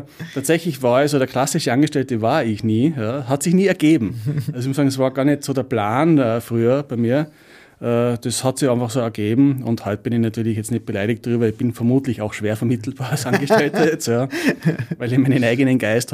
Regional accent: Tyrol, Austria; ich kann es eh nur eine halbe Sekunde verbergen, ich komme aus Tirol.

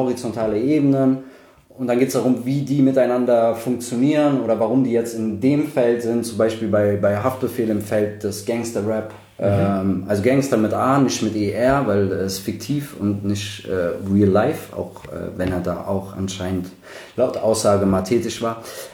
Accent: Rüsselsheim am Main, Hesse, Germany; Ah, ich komme ursprünglich aus dem wunderschönen Rüsselsheim am Main. Das liegt 20 Kilometer südlich von Frankfurt, genau zwischen Frankfurt, Wiesbaden, Mainz, Darmstadt. Also die beste Lage, die man sich vorstellen kann. Da komme ich her. Da bin ich auch aufgewachsen.

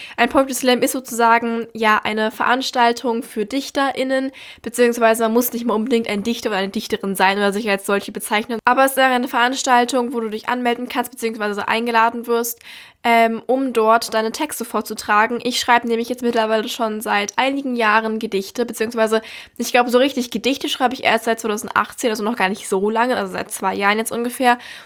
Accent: Berlin, Germany; weil ich komme aus Berlin

